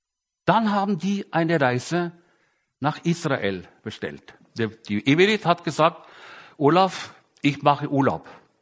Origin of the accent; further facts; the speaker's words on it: Norway; German is a second language; now in Germany; Ich bin ja ein Norweger und ich lebe schon sehr viele Jahre hier in Deutschland.